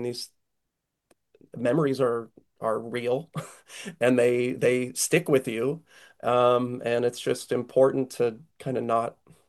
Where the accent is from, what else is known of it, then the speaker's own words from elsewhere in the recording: California, United States; we had a memorial for him back in my close to my hometown in the San Francisco Bay Area